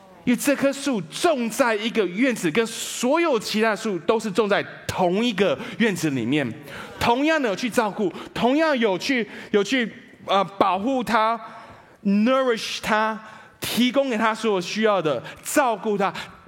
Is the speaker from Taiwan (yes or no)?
yes; Taiwan; 我知道我们台湾人我们不会讲 fig, 我们讲说无花果，对不对？